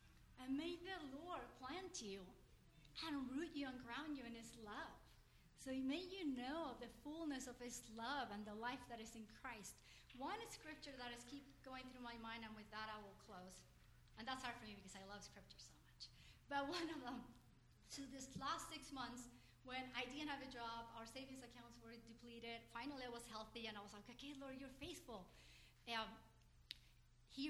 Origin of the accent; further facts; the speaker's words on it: Chile; English is a second language; moved away as an adult; now in United States; So I was sent out when I was 18 from Chile to be a missionary to California, not knowing what it meant.